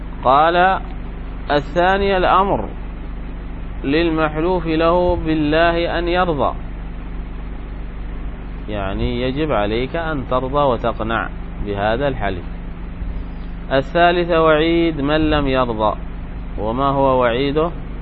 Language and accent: Arabic; Yemen; يعني عندنا في اليمن